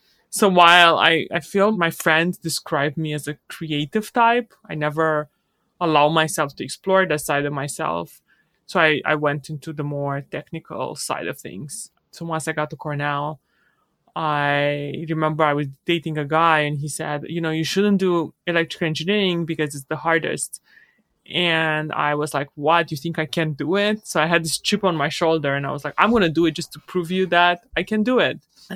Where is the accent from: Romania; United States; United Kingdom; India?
Romania; I grew up in Romania and during communism from a poor family